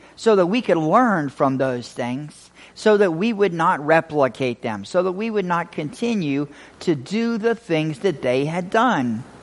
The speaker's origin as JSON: {"language": "English", "town": "Vicksburg", "region": "Mississippi", "country": "United States", "said": "I'm from Vicksburg, Mississippi, so being down there was kind of cool."}